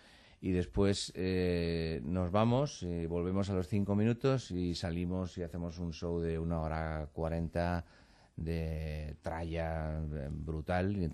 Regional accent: Madrid, Community of Madrid, Spain; soy madrileño, soy de Madrid, vivo en Madrid

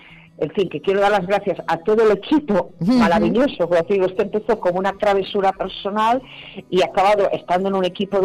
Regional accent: Girona, Catalonia, Spain; Bueno, pues yo que soy de Gerona

